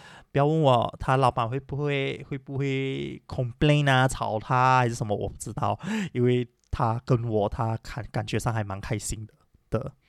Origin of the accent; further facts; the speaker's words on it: Malaysia; 因为我是马来西亚人，所以我会说马来语